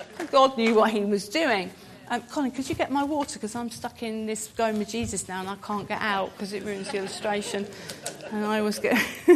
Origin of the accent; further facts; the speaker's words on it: Guildford, South East England, United Kingdom; It was interesting because I came from Guildford.